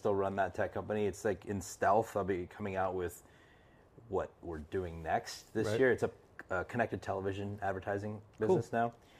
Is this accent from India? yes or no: yes; India; also born or lived in Houston, United States; It was pretty racist. I mean, I'm from India.